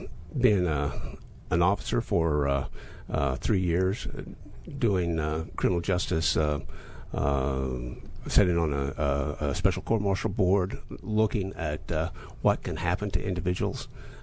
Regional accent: Utah, United States; Well, it was a very, very different way of growing up in Utah, in a farming community, than in this area, for example.

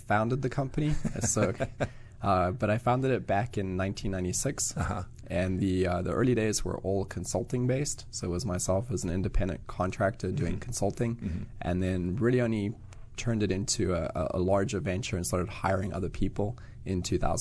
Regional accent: Johannesburg, Gauteng, South Africa; moved away as an adult; Grew up in South Africa, so Johannesburg. Went to school, did my undergraduate there.

